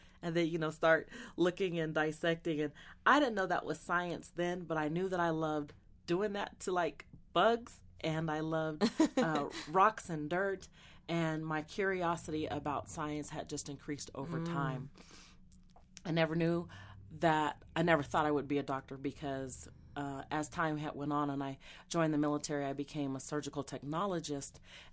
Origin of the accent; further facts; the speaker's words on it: San Jose, California, United States; born there; I was born in San Jose, California. I am the youngest of five children. My parents grew up in San Francisco.